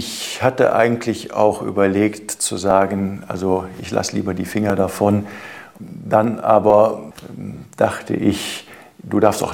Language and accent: German; Cologne, North Rhine-Westphalia, Germany; Ich bin zwar in Köln geboren und darüber bin ich froh und stolz. Ich bin gerne Kölner und auch mit ganzem Herzen Kölner. Aber für einen richtigen waschechten Kölner dann doch wahrscheinlich auch wieder ein Immi. Meine Eltern kommen aus dem Ermland, aus Frauenburg